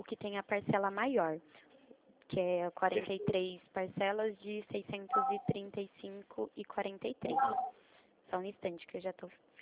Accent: São Paulo, Brazil; eu sou do estado de São Paulo, aqui é o olerite

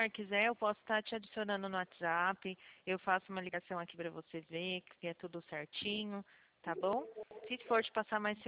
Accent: São Paulo, Brazil; eu sou do interior de São Paulo.

